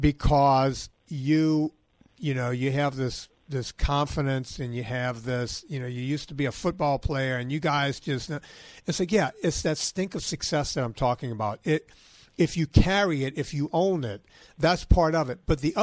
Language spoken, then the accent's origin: English; Louisiana, United States; I was down in Baton Rouge, Louisiana. I'm from Louisiana.